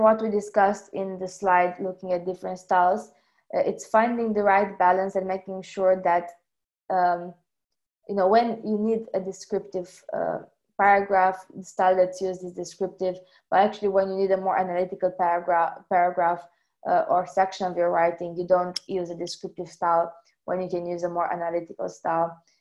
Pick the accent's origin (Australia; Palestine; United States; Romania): Romania; So in my home country, for example, in Romania, in some educational settings